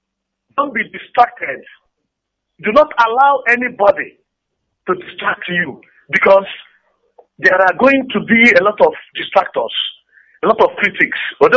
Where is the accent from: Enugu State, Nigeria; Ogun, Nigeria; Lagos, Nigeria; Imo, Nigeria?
Imo, Nigeria; Ngokpala; now in Onitsha, Nigeria; from Ngokpala, but I'm calling from Onitsha.